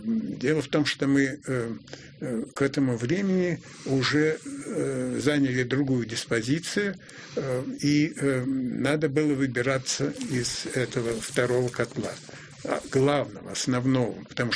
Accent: Volga region, Russia; Ну, я волжанин сам, и поэтому для меня вода – это, в общем, родная стихия.

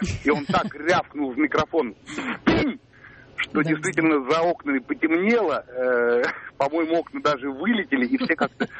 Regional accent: Moscow, Russia; я из Москвы.

